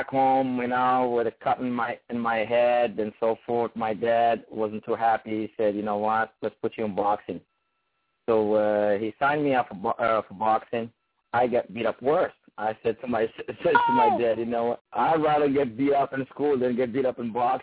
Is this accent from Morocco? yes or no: yes; Mohammedia, Casablanca-Settat, Morocco; English is a second language; I was back then around 5 years old, you know, back home in Morocco. I'm originated from Morocco, Mohammedia city.